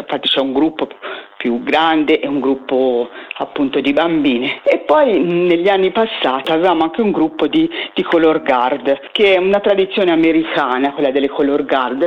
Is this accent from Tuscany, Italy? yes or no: yes; Bettolle, Tuscany, Italy; noi siamo di Bettolio, che è una piccola frazione del comune di Sinalunga.